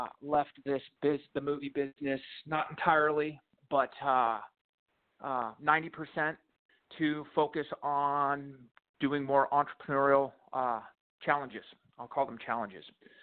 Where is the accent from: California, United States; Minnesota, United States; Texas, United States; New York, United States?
California, United States; now in Los Angeles, United States; born and raised in the Silicon Valley.